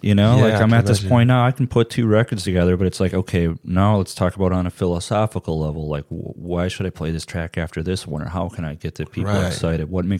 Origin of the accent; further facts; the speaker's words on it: United States; Like, you know, for example, I'm from America. I know how the NBA works, or whatever.